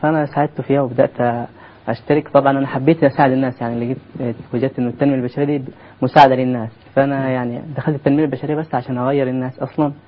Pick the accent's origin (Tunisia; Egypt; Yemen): Egypt; Upper Egypt; عندنا في الصعيد